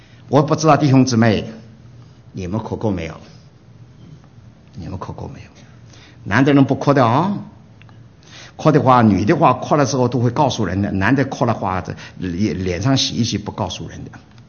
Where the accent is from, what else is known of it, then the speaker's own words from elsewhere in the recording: China; 那饼张给谁，美国人不懂，我们中国人懂的。